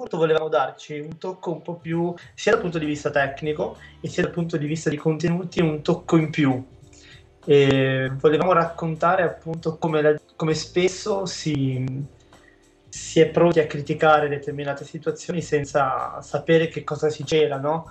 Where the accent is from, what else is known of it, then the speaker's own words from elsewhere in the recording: Genoa, Liguria, Italy; born there; nella regione dove sono nato io, a Genova, Liguria.